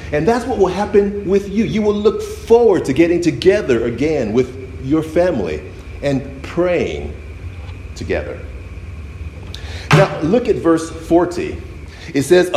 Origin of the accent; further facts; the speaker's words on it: Chicago, Illinois, United States; moved away; when I grew up in Chicago, the Lakers were always beating my favorite basketball team, the Chicago Bulls. I moved down to San Antonio